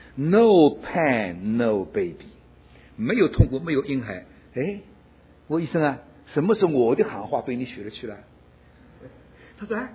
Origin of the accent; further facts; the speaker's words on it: China; 我们中国人也麻烦，中国人那个最麻烦，那个地方大，人口多，我们的人口太多了，东南西北来的人嘛，习惯都不一样，对不对？啊，我到其他地方去嘛，都能听懂一点。我到了福建、广东、浙江三个地方去嘛，就听不懂。